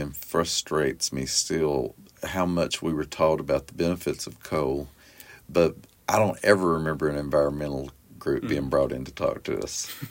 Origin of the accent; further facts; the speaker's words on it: Appalachia, United States; One is being Appalachian, one is growing up working class, and one is being LGBTQ.